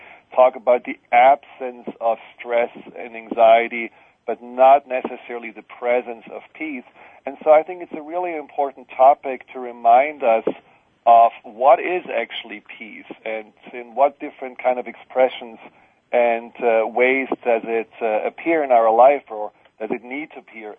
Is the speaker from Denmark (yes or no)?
no; Germany; now in United States; you know, I'm from Germany, and, I mean, it's there as well present, but I think here in the U.S. it's even more present